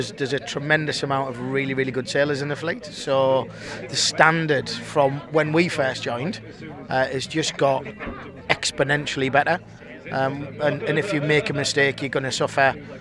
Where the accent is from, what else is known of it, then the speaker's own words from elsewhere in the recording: England, United Kingdom; None of this will go in the final cut because we're English, will it?